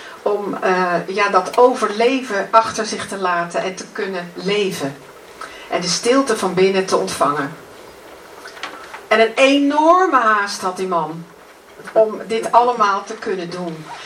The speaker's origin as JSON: {"language": "Dutch", "country": "Netherlands", "said": "En ik kan soms nog niet geloven dat ik dat als Nederlandse vrouw allemaal kon meemaken met hem."}